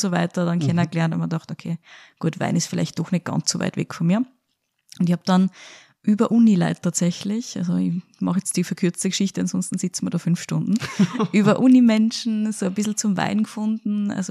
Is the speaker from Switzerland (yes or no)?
no; Upper Austria, Austria; Ich komme ja aus Oberösterreich, dem Land des Biers und des Mosts, also bis zu einem gewissen Grad.